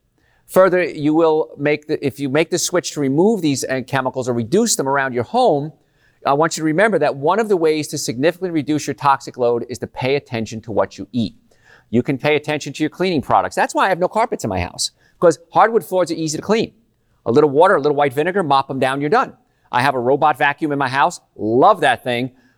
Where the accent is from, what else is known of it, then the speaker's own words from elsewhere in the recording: Louisiana, United States; But we grew up in Cancer Alley because the cancer rates are just outrageously high.